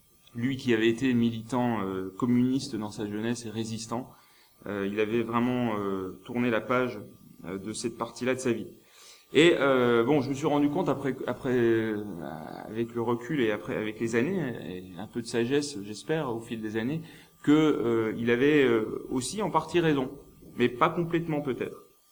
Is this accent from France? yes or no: yes; Bourgogne-Franche-Comté, France; je suis originaire du nord de la Franche-Comté, côté de Montbéliard, là où les usines Peugeot étaient implantées, enfin sont toujours implantées.